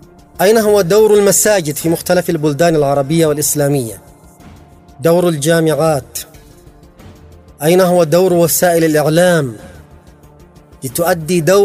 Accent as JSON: {"language": "Arabic", "country": "Yemen", "said": "نحن كشعب يمني على المستوى الرسمي والشعب وعلى المستوى العسكري وفي كل المجالات"}